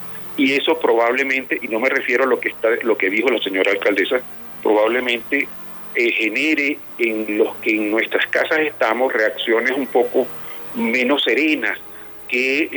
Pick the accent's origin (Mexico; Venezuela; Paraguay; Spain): Venezuela; moved away; eso lo hace a uno como venezolano sentir un poco incómodo cuando uno está obligado, como es la circunstancia en la que los venezolanos estamos, en casa ajena